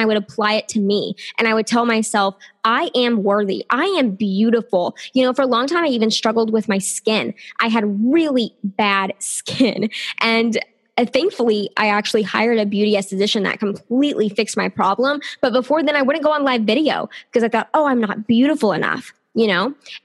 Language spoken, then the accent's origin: English; the South, United States; So, you know, I am from the South here in the States